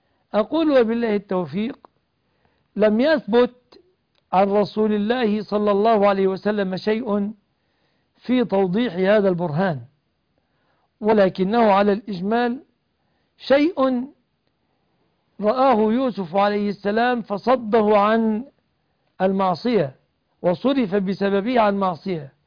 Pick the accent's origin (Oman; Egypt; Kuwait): Egypt; وأسأل الله أن يحفظ بلادنا مصر